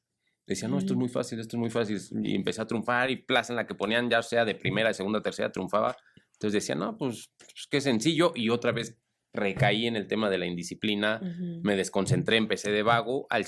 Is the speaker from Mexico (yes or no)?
yes; Mexico; fue como un escape a regresar a mi tierra, a ver a toda mi gente, a mi familia, a mis amigos